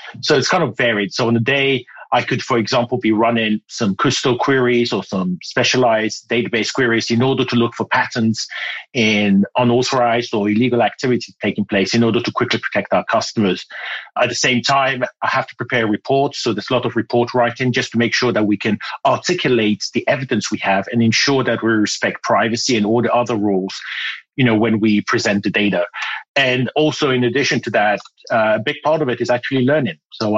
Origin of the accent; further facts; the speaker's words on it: Ghana; accent: British; moved away; also born or lived in United Kingdom; So I was born in Ghana in West Africa and spent my youth there and later on went to the UK where I learned that I had to have elocution lessons to speak like the Queen. And so I had lessons and my accent became British.